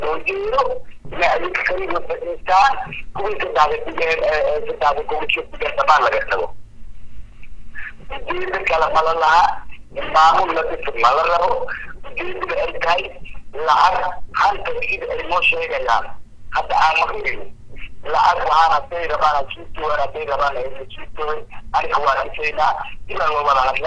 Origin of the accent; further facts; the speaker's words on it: Qunyuuri, Lower Shabelle, Somalia; waxaan ka nimid degmada Qunyuuri, gobolka Shabeellaha Hoose.